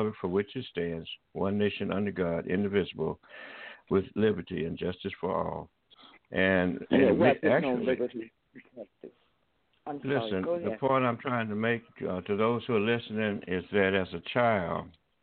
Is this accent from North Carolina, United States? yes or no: no; Tuskegee, Alabama, United States; When I was a child, I attended the parochial school in my hometown of Tuskegee, Alabama.